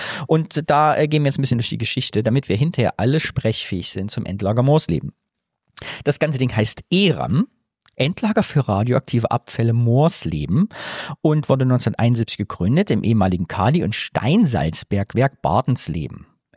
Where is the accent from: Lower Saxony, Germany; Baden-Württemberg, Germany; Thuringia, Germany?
Thuringia, Germany; Das ist wie meine Heimat Thüringen auch. Ich komme ja auch aus einer Salzbergbauregion.